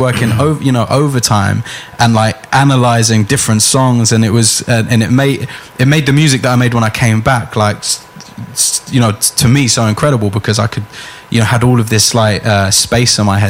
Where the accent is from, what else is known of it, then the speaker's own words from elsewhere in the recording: Finsbury Park, London, United Kingdom; Like, I grew up in Finsbury Park. I'm used to noise all times.